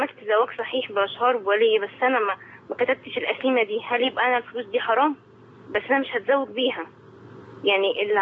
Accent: Mansoura, Dakahlia, Egypt; وانا من المنصورة

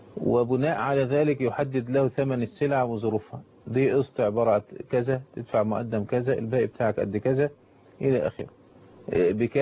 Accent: Egypt; احنا طبعا كمصريين

